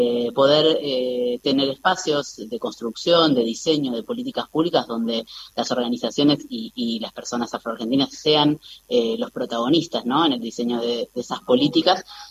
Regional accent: Argentina

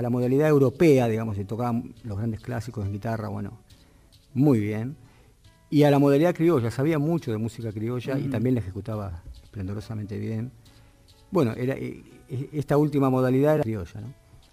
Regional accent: Necochea, Buenos Aires Province, Argentina; Yo hice mi infancia la pasé en Necochea, en realidad viví en Necochea.

